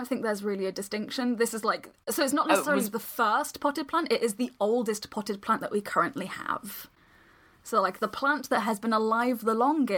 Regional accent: United Kingdom; like we do with everything else because we're British

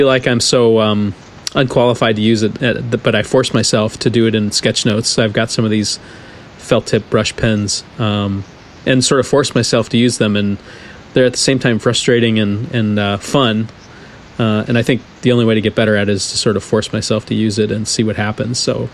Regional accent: Midwest, United States; being a Midwesterner, you got to pull in the practical stuff.

